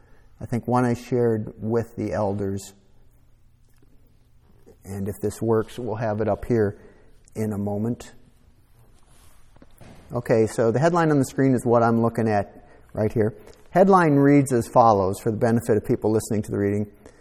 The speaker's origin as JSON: {"language": "English", "town": "Minneapolis", "region": "Minnesota", "country": "United States", "tie": "born or raised there", "said": "a few miles from where I grew up in Minneapolis."}